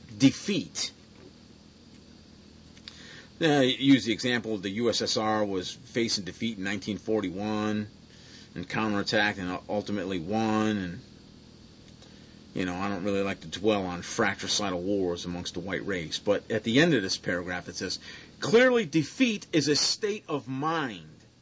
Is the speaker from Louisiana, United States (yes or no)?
no; Missouri, United States; If I'm wrong, show me. I'm from Missouri. Fucking show me.